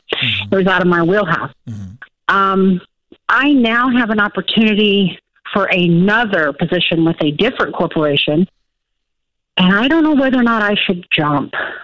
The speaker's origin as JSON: {"language": "English", "region": "Missouri", "country": "United States", "said": "And I'm from Missouri, so it must be the day from Missouri."}